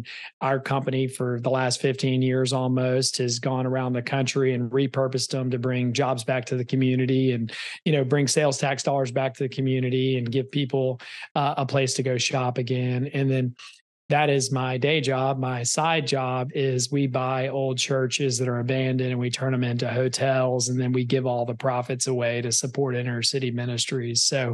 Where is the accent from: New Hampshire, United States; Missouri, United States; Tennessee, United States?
Tennessee, United States; Memphis; I grew up in Memphis, Tennessee. I grew up on the wrong side of Memphis, which is why I have such a large heart for the inner city.